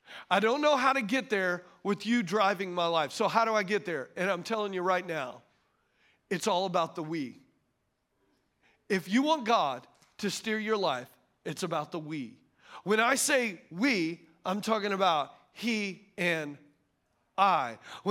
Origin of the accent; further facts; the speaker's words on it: Louisiana, United States; born there; I know I was born in Louisiana. I was born Catholic.